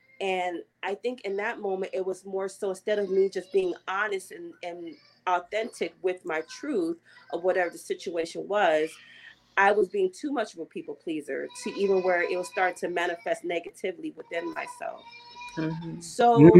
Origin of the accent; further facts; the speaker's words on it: Nigeria; being Nigerian is a trauma for me.